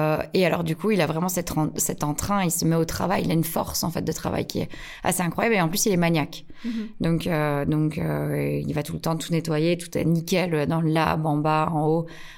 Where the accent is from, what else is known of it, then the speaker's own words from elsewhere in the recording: Wallonia, Belgium; Tu sais, en Wallonie ou en tant que Belge, ben, il y a des gens qui vont dans un bar et qui boivent la même chose pendant 40 ans.